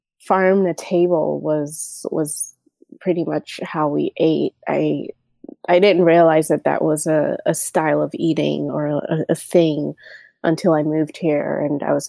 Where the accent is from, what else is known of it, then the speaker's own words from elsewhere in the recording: Nigeria; moved away; growing up in Nigeria